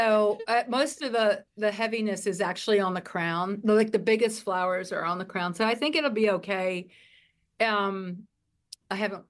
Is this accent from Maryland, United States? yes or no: no; New York, United States; Yeah, I'm from New York. I'm here on 34th Street. I've been here for 25 years